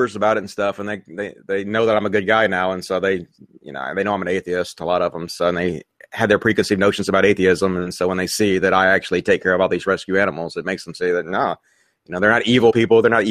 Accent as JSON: {"language": "English", "region": "Mississippi", "country": "United States", "tie": "born or raised there", "said": "I grew up in Mississippi in a Mississippi education, and I was never taught any of that stuff."}